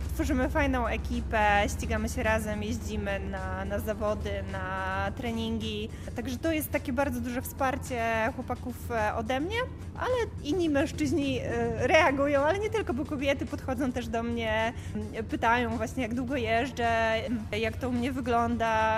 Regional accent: Szczecin, West Pomeranian Voivodeship, Poland; Jestem ze Szczecina, więc wszędzie mam niestety daleko.

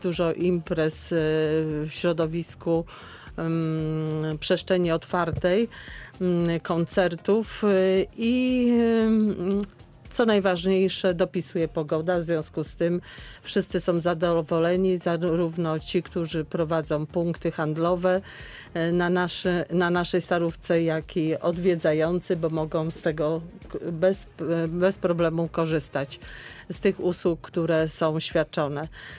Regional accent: Zielona Góra, Lubusz Voivodeship, Poland; jestem z Zielonej Góry

